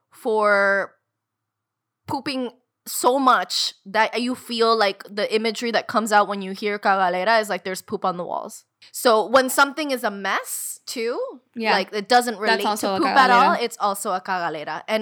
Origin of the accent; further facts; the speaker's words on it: United States; But we were raised in the United States, you know?